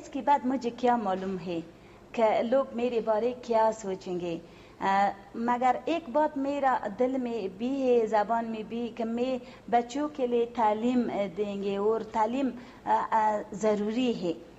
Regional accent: Kabul, Afghanistan; Urdu is a second language; 5 دن کے لیے میرا اپنی وطن ہے بہت اچھی لگتی ہے

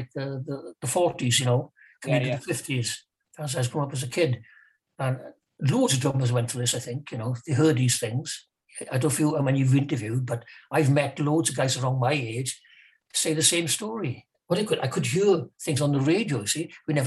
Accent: Carmarthen, Wales, United Kingdom; born there; Well, I was born in Carmarthen. I was born in a house, actually, on the main street, 1944.

